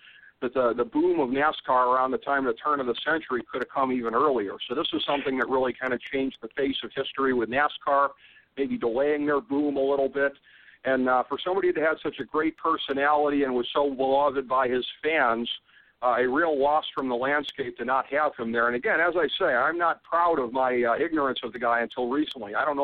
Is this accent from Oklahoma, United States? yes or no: no; Cleveland, Ohio, United States; And again, my hometown Cleveland Browns